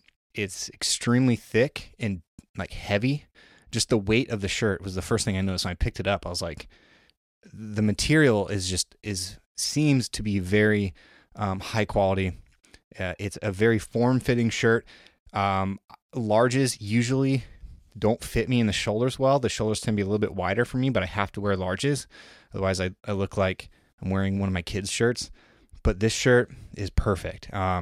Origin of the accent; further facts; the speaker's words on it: Georgia, United States; I'm more interested in going to Colorado than staying in my home state.